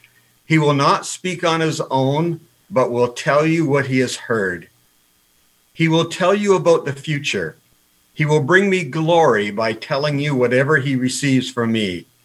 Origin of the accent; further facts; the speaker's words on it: Canada; So I, as a North American, as a Canadian, when I read about other things happening around the world